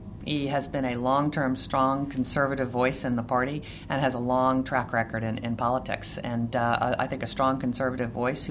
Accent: California, United States; You know, I come from Silicon Valley, 130 miles away from Sacramento.

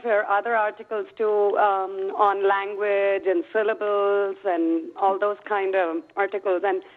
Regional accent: India; I come from a different culture altogether. I come from India

